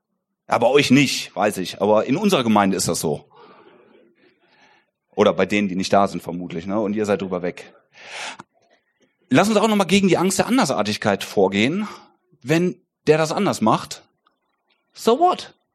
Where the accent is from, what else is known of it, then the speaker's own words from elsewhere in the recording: Bruchmühlen, Lower Saxony, Germany; Ich komme aus Bruchmühlen. Das muss man nicht kennen. Ich sag immer, Ich sag immer, wenn ihr von der Autobahn abfahrt und nach der dritten Kuh links abbiegt, dann sind wir da irgendwo. Das ist wirkliche Landgemeinde.